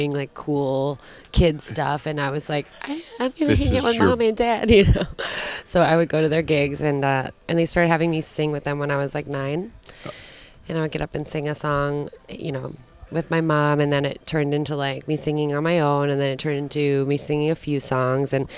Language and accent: English; New York, United States; So we grew up in the Catskill Mountains in upstate New York.